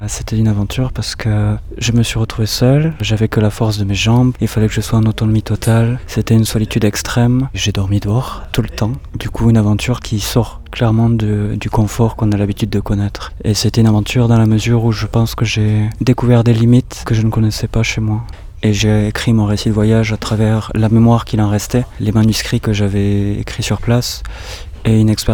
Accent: Rodez, Occitanie, France; je suis originaire de l'Aveyron. J'ai grandi une belle partie de ma vie ici, du côté de Rodez.

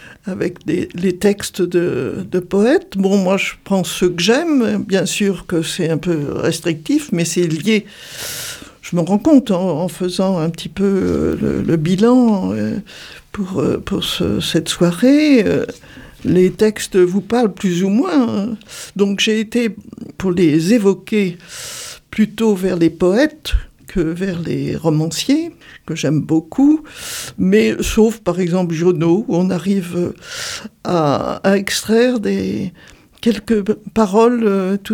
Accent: Hauts-de-France, France; accent: northern; now in Sud-Aveyron, France; quand j'ai débarqué en Sud-Aveyron, comme on l'entend dans mon accent du Nord, je ne suis pas d'ici, nous sommes avec Claude Bayon arrivés dans les années 60

